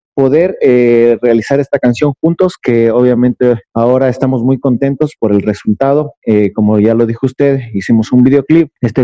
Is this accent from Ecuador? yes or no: yes; Ecuador; los valores que nos identifican como ser ecuatorianos